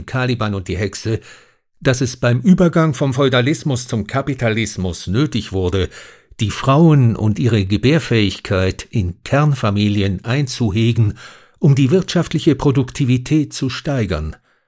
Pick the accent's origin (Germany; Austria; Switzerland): Switzerland; in der Annahme, dass ich als Schweizer Experte für die Schweiz sei.